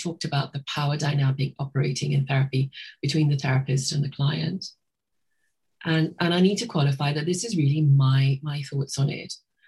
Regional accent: Trinidad & Tobago; I guess I knew that because I grew up in Trinidad.

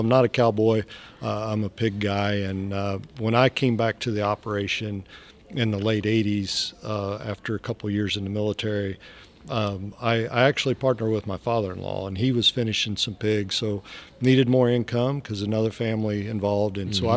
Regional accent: Missouri, United States; I'm from Northeast Missouri, so if I go travel with pork producers, I get accused of being from the South

